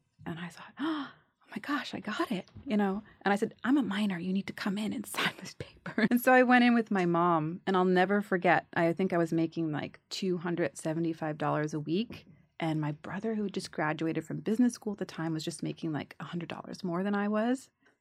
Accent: New York, United States; I grew up in the Bronx, but I have no, very innocent.

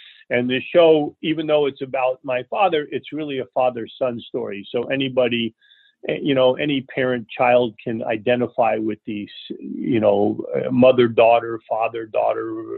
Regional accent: New York, United States; born there; I was born in New York.

